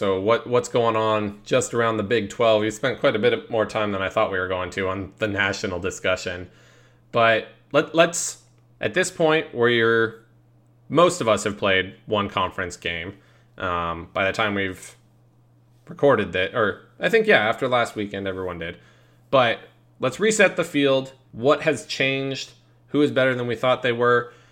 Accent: Colorado Springs, Colorado, United States; But for me, I grew up in Colorado Springs, so that makes me partial to Air Force

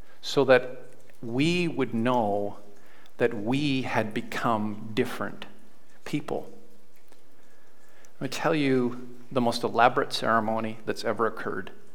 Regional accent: Canada; I'm Canadian.

